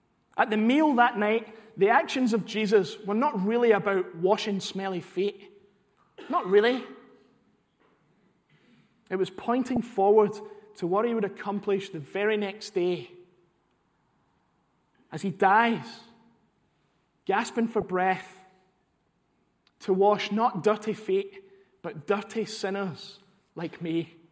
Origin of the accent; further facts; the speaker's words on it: Glasgow, Scotland, United Kingdom; Growing up in Glasgow, I played football a lot.